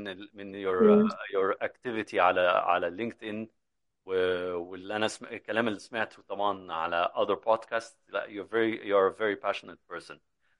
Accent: Yemen; مهما كان عندنا مشاكل في بلدنا، مهما كان عندنا مشاكل في الاقتصاد

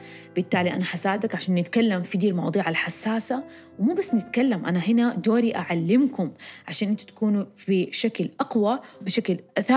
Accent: Saudi Arabia; وأنا بالتحديد بتكلم عن المجتمع السعودي، أنا كسعودية وتربيت في المجتمع السعودي

